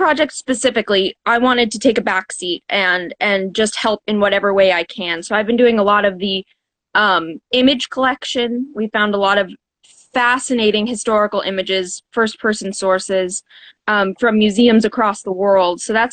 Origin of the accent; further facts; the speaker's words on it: New Jersey, United States; also born or lived in Atlanta; Well, I was born in Atlanta and I spent my early childhood in New Jersey, and I live in Suwanee right now.